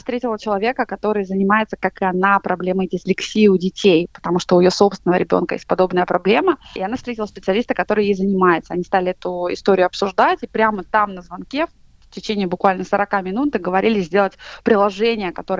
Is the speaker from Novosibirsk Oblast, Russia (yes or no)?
yes; Novosibirsk, Novosibirsk Oblast, Russia; born there; И я сама родилась за Уралом в Новосибирске.